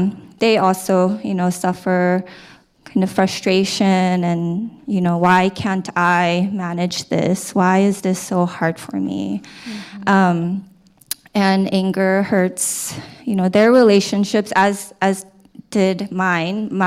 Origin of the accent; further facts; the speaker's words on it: South Korea; Yeah, so I'm Korean. I was born in Korea and grew up in the Korean culture and in Korean American culture.